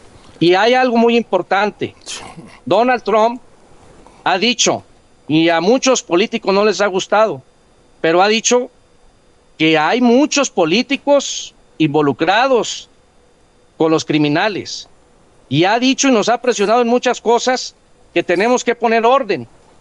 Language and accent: Spanish; Uruapan, Michoacán, Mexico; Yo tengo hijos, yo soy aquí de Uruapan, aquí vive mi familia, somos comerciantes